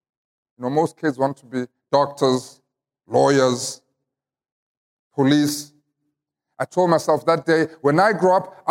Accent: Johannesburg, Gauteng, South Africa; born there; I was born in 1982 in Johannesburg, Soweto, during the time when the apartheid government was at the helm of our society.

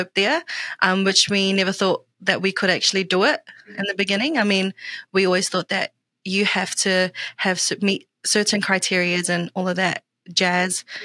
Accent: South Auckland, Auckland, New Zealand; as you guys all know already now. I am 24 years old. I grew up in South Auckland, so born and bred from South Auckland, and I am Niue and Tongan.

